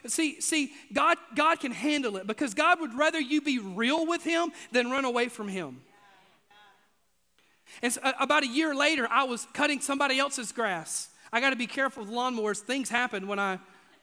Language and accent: English; Mississippi, United States; I grew up in Mississippi. That's just how we roll, literally, back yonder then.